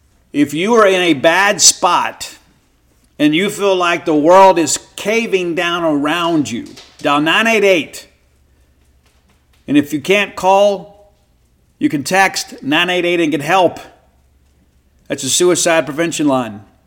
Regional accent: Bible Belt, United States; Of course, I grew up in the Bible Belt, you know, part of a Levite tribe.

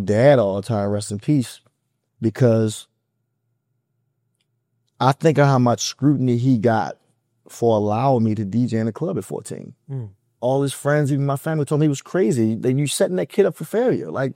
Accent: Baltimore, Maryland, United States; I remember when he first, because I'm from East Baltimore, he's from East Baltimore.

